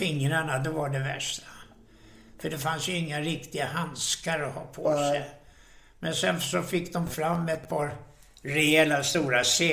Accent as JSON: {"language": "Swedish", "town": "Spånga", "region": "Stockholm County", "country": "Sweden", "tie": "born or raised there", "also_born_or_lived": "Forsbacka", "said": "Ja, Spånga."}